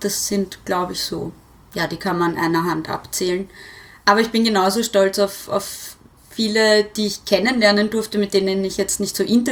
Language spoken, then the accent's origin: German; Vienna, Austria; dass ich nirgends sagen wollte und dann teilweise auch wirklich nicht gesagt habe, dass ich aus Wien bin. Ich habe dann sehr schnell Dialekte angenommen.